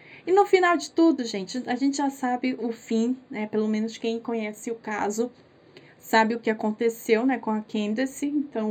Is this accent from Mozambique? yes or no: no; Brazil; Ai, gente, eu não sei se é porque, como, né, sou brasileira, né, gente?